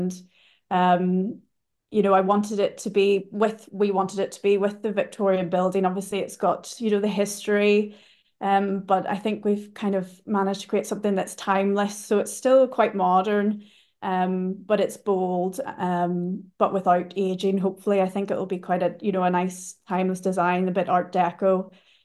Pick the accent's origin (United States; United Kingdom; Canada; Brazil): United Kingdom; Portstewart, Northern Ireland; I'm from Port Stewart, so just the town next to where the hotel's located, and got a new appreciation for the area after being away for, you know, 10, 12 years.